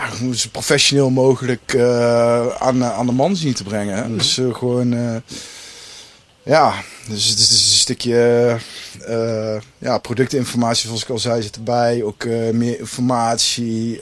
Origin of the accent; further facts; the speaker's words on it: Netherlands; Ja, ik ben een Nederlander.